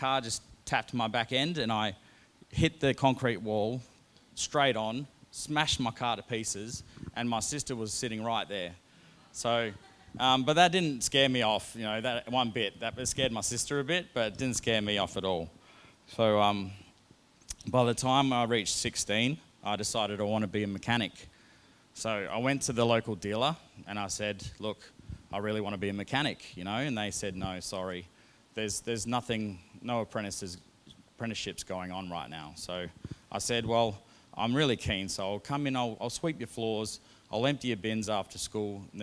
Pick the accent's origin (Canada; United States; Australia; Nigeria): Australia; Port Hedland, Western Australia; born there; And so I was born in Port Hedland